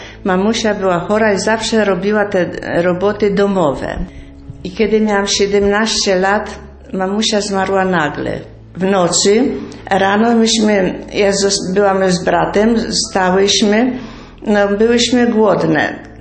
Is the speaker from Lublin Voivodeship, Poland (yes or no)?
no; Subcarpathian Voivodeship, Poland; ale ja pochodzę z terenów bieszczadzkich. Było bardzo dużo pola.